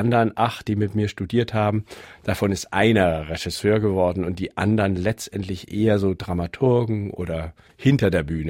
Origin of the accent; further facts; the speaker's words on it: Augsburg, Bavaria, Germany; bei mir zu Hause in Augsburg, ich bin Augsburger